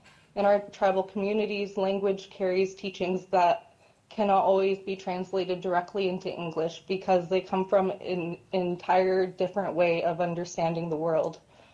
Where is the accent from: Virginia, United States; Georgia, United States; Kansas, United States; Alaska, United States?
Alaska, United States; Fort Yukon; now in Fairbanks, United States; I come from Fort Yukon, where I come from Gwachaje, known formerly as Fort Yukon. And I'm learning my language. Because of that, I'm now living in Fairbanks.